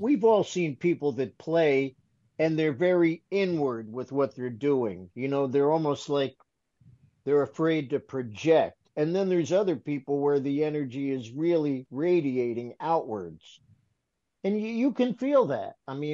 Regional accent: New York, United States; I feel so grateful that I grew up in the New York area where my heroes were accessible.

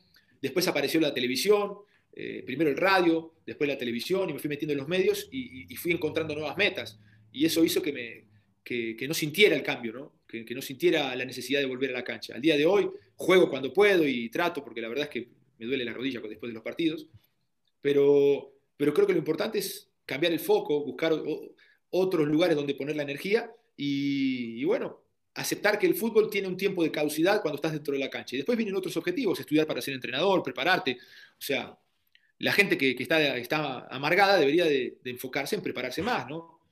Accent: Argentina; now in Mexico; Me vine de Argentina y me dijeron, no tomes agua, no comas de la calle, no comas grasoso, todo lo hacen con grasa, te va a hacer mal, te va a caer mal

